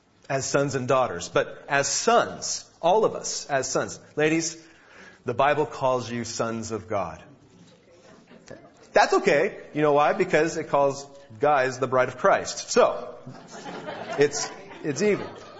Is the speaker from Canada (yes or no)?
no; Grants Pass, Oregon, United States; I was brought up in Grants Pass, Oregon, and there it's sort of like here in June